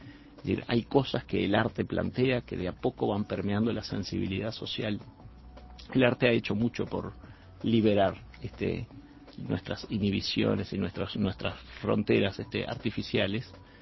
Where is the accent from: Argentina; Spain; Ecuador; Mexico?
Mexico; now in Uruguay; murales muy grandes que trato de relacionar con mi infancia, que la pasé en México, donde la expresión muralística es fundamental.